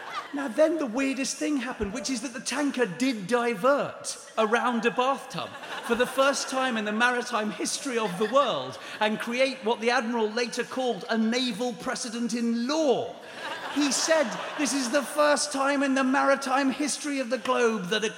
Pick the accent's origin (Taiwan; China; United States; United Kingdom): United Kingdom; I am British.